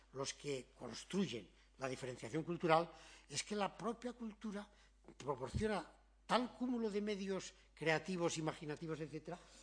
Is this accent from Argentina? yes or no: no; A Coruña, Galicia, Spain; yo de la Coruña, y nos dimos un abrazo en Rumanía